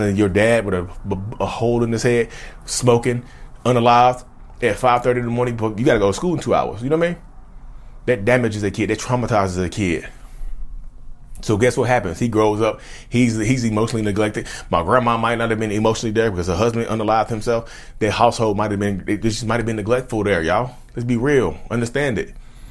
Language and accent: English; Reidsville, North Carolina, United States; People know my name over here in North Carolina. I'm from Reedsville, North Carolina.